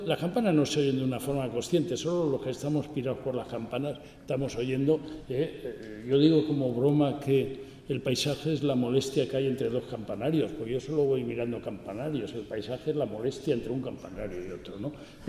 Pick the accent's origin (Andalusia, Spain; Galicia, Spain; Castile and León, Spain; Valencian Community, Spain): Valencian Community, Spain; Valencia; yo vengo de Valencia, como habréis intuido por mi nombre